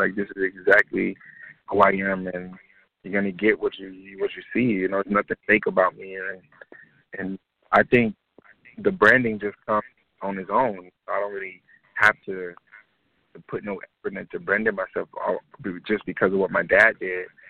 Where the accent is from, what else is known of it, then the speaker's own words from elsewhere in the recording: Bahamas; And I'm from the Bahamas as well. So, you know, all Bahamian men can cook. That's just how it goes if you're from the island.